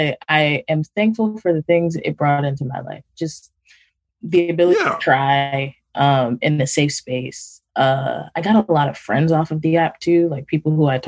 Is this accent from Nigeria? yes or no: yes; Nigeria; Like, I'm Nigerian. It's a country that's still like grappling with poverty.